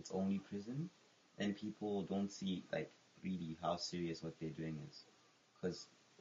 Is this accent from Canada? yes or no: no; Botswana; from Botswana as well.